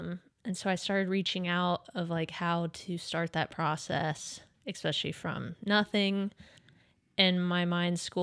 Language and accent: English; Texas, United States; moved away as an adult; now in Oregon, United States; Born and raised in Texas and then moved to the Pacific Northwest, Oregon specifically.